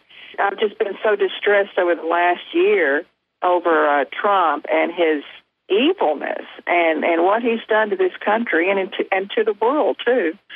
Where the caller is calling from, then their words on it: Leeds, New York, United States; I'm from Leeds, New York.